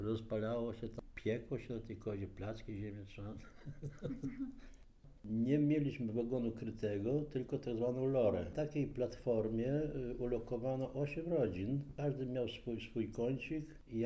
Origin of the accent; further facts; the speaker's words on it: Zolochiv, Lviv Oblast, Ukraine; moved away; Ja wraz z rodziną w maju 1945 roku wyjechaliśmy ze Złoczowa i po 4 dniach podróży znaleźliśmy się w małej wiosce pod Opolem, to jest Popielów.